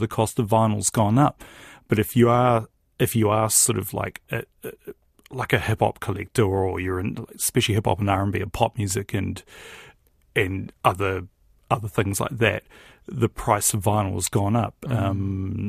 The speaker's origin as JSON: {"language": "English", "town": "Hutt", "region": "Wellington", "country": "New Zealand", "said": "So I'm actually from the Hutt."}